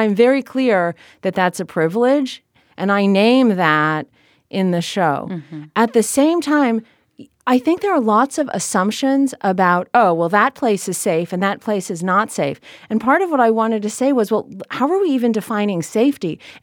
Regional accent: California, United States; born or raised there

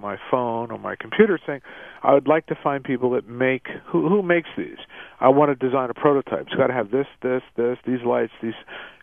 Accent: East Coast, United States; I've got an idea about creating a pair of sneakers that shows I'm from the East Coast

